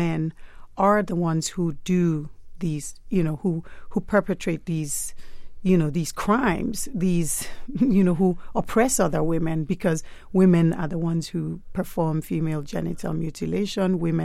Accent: Lagos, Nigeria; moved away as an adult; also born or lived in United States; I was born in Lagos, Nigeria, and I went through high school there, and then I moved to the U.S. and went to college. And years later, I married a Nigerian and moved back to Nigeria.

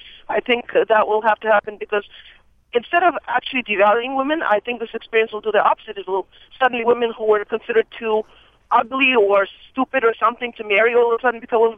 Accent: Russia; born there; English is a second language; moved away; I was born in Russia

